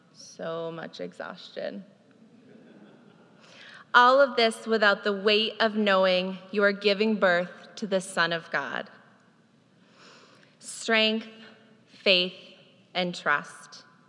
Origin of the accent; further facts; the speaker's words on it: Elmira, New York, United States; I was raised in Elmira, New York, to two amazing Irish Catholic parents. I'm one of six kids.